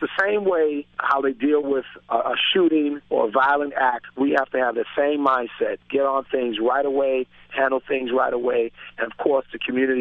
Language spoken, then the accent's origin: English; Boston, Massachusetts, United States; I'm a product of a Christian home. I grew up right in the Franklin Hill area of Dorchester.